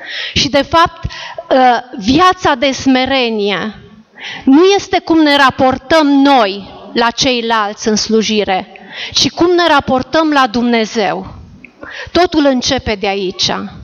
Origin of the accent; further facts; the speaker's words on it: Cugir, Alba County, Romania; de la Cugir